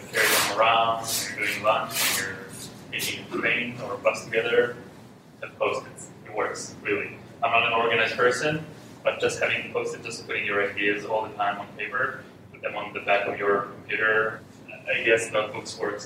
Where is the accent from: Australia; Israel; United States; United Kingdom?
Israel; English is a second language; I'm from Israel. And we have this culture in Israel where usually, I can't say for, can't generalize too much, but culture is really direct.